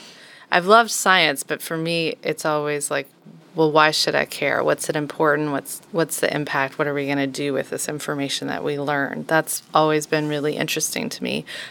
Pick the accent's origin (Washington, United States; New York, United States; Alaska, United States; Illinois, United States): Alaska, United States; Gakona; Originally, I grew up in Gakona, Alaska.